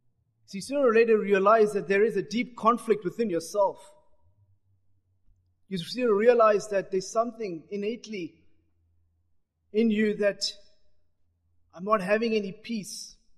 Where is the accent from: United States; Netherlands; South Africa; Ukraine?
South Africa; born there; I was born in South Africa, and I was born to Christian parents, to Christian godly parents, and brought up in a Christian home.